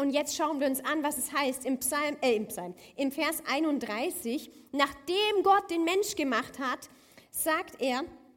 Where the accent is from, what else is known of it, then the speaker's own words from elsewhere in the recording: Rhineland, Germany; bin aus dem Rheinland ursprünglich, das heißt, ich habe dieses Rheinländerblut in mir fließen